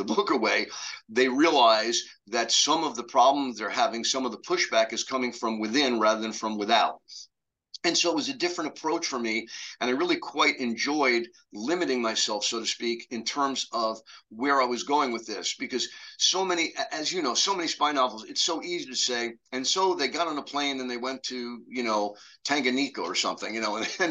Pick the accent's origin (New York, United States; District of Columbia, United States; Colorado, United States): New York, United States; New York City; I grew up in New York City, and I love to write. I wrote plays in elementary school.